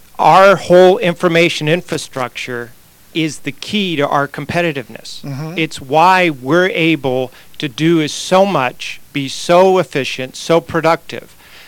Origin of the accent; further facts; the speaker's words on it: Cleveland, Ohio, United States; Well, I was born in Cleveland, raised here, graduated from Lakewood High School.